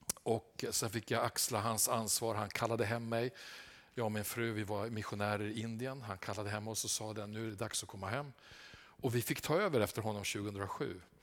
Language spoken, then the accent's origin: Swedish; Småland, Sweden; jag är ingen tvättäkta 08. Jag är smålänning i botten. Min pappa föddes i Tranås. Så att jag har återvänt till rötterna.